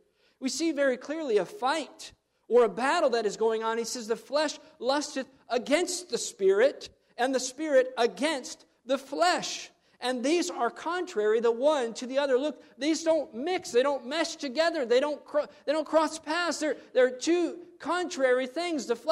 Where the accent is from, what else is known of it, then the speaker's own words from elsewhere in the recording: United States; now in Canada; Coming from and growing up in the United States, I come from a very blessed nation